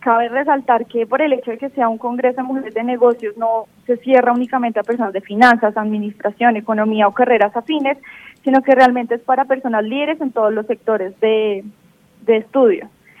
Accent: Colombia; cualquiera de nosotros como colombianos podemos estar allá

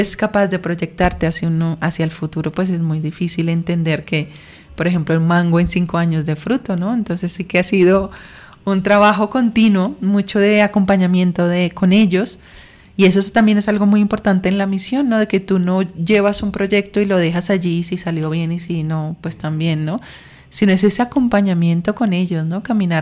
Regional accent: Bogotá, Bogotá Capital District, Colombia; Yo nací aquí en Bogotá, yo soy bogotana

